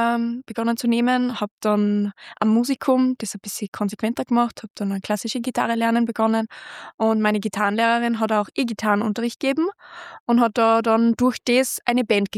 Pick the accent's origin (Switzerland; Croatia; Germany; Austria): Austria; Zell am See, Salzburg; now in Vienna, Austria; weil ich komme ja nicht aus Wien, ich komme aus Zell am See im Salzburger Land und wohne jetzt das dritte Jahr dann in Wien.